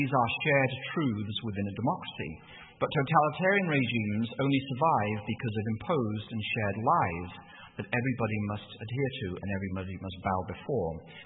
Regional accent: England, United Kingdom; So, when I was growing up in England, it was in the 1980s.

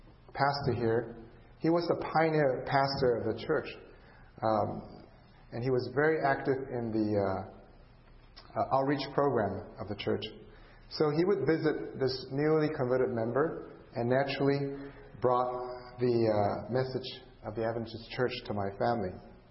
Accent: Singapore; School was really difficult when I was growing up in Singapore.

